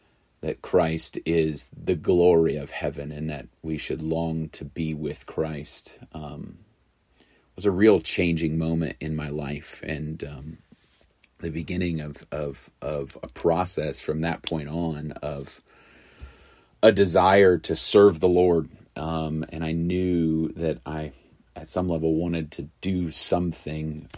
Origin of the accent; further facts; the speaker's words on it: Knoxville, Tennessee, United States; also born or lived in Honduras; I grew up after living in Honduras in Knoxville, and so there was an idea of being back close to my parents.